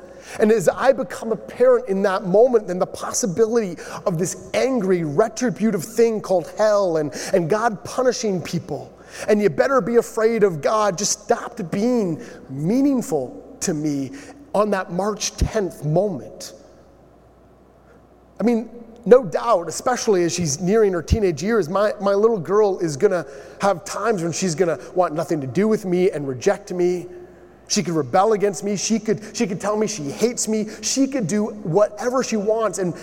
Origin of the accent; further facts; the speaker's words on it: Canada; We're Canadian.